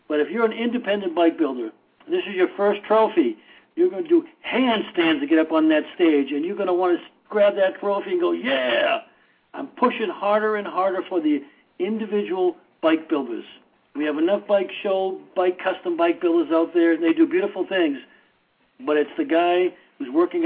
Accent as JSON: {"language": "English", "town": "Boston", "region": "Massachusetts", "country": "United States", "tie": "born or raised there", "said": "I grew up in South Boston, fine Irish neighborhood of South Boston that it was in the day."}